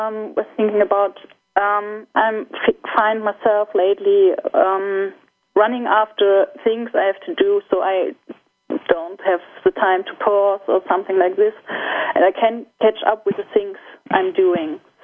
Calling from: Hanover, Lower Saxony, Germany; I'm calling from Hanover in Germany.

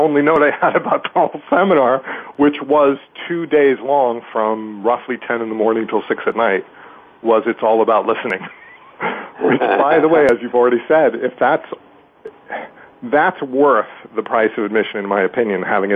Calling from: Natick, Massachusetts, United States; I'm calling from Natick, Massachusetts, and that was the perfect segue.

